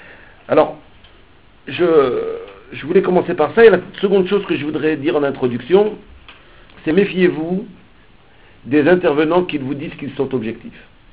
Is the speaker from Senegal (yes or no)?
no; Roubaix, Hauts-de-France, France; Moi, je viens d'une ville ouvrière qui s'appelle Roubaix. J'ai grandi à Roubaix